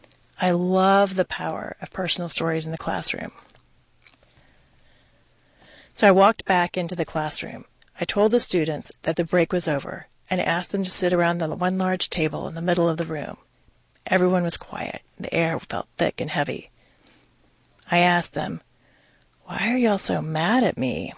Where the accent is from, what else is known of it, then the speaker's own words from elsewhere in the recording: Houston, Texas, United States; now in Austin, United States; I grew up in Houston, so it's great to be